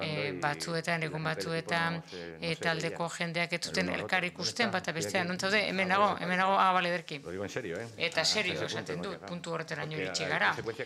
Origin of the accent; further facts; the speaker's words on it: Seville, Andalusia, Spain; Ni Sevillakoa naiz eta asko gustatu zait ikustea Sevilla berreginda.